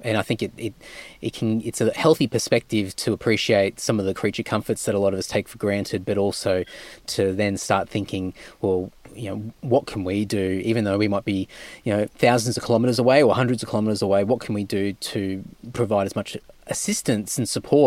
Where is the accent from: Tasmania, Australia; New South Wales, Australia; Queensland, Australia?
Queensland, Australia; Cunnamulla; also born or lived in Emerald / Rockhampton; When I was a kid, I grew up in Cunnamulla, which was like 10 hours west of Brisbane, and I lived a little while in Emerald in central Queensland, and Rockhampton, which is a little bit a bigger town.